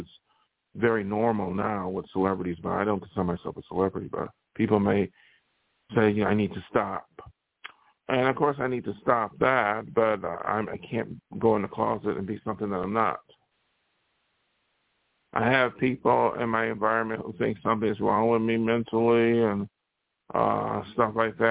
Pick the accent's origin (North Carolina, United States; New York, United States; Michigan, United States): New York, United States; Buffalo; I don't know nobody from Buffalo. That's my hometown.